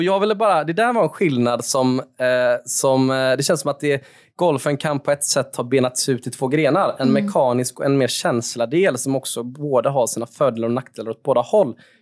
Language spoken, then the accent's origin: Swedish; Gothenburg, Västra Götaland County, Sweden; Jag är uppvuxen på Delsjön.